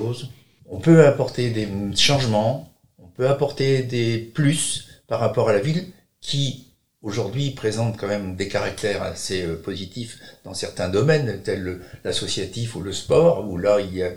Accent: Troyes, Grand Est, France; moved away as an adult; now in Sarthe, France; suis arrivé en Sarthe en début 80, pour raisons professionnelles, et je suis originaire de Troyes, dans l'Aube, où j'ai vécu mon enfance, mon adolescence, mon bac, mes études en école de commerce

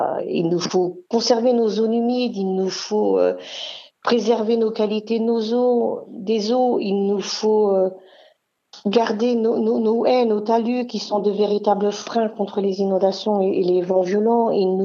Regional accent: France; Oui, donc au niveau national, chez nous, en France, on n'est pas clair.

